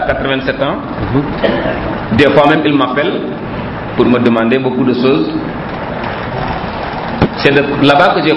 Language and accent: French; Diourbel, Senegal; born there; J'ai dit « moi je suis né à Djourbel ». La première église, c'est mon grand-père qui l'a construite à Djourbel.